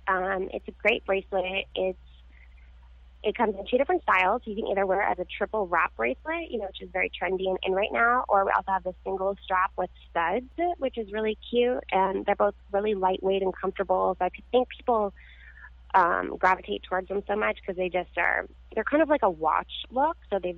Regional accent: Virginia, United States; also born or lived in Washington, D.C.; now in California, United States; That's right. I was born in DC. I grew up in Virginia, right outside of DC.

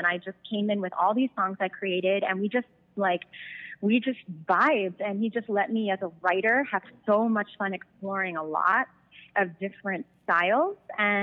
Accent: New York, United States; now in Los Angeles, United States; Well, I grew up in New York, but I did end up making it out to LA and the weather is amazing.

